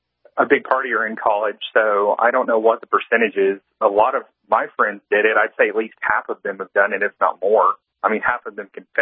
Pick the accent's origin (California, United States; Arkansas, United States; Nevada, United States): Arkansas, United States; I'm from Arkansas. It's nice.